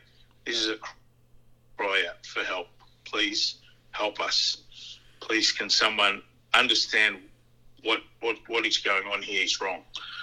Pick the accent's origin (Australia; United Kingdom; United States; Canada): Australia; also born or lived in Tonga; growing up here, being here, you know, family here, everything I learned, I'm Australian made.